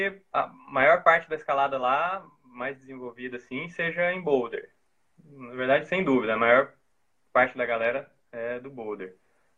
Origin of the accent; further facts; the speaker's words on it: Goiás, Brazil; Que eu sou goiano, na verdade. Nasci lá em Goiás.